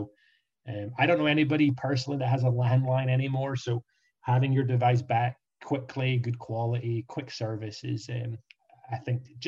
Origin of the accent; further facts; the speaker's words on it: Scotland, United Kingdom; moved away as an adult; now in Orlando, United States; I moved over from Scotland 5 years ago. My beautiful wife is American, got a baby girl. We are in Orlando, Florida. Love living in the US. It's an incredible country in terms of just diversity, culture, definitely different to Scotland where I grew up.